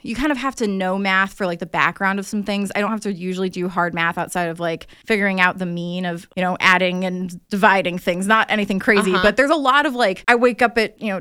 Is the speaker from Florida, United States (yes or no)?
yes; Florida, United States; People are like, they hear I'm from Florida and they're like, are you good?